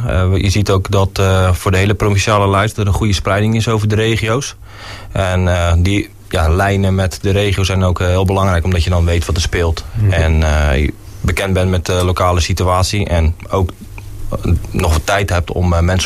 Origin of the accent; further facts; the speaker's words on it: Dordrecht, South Holland, Netherlands; born there; ik woon in Binnenmaas, Westmaas. En ik ben geboren in Dordrecht. En woon nu in de Hoekse Waard. Prima naar mijn zin al een jaar of 10.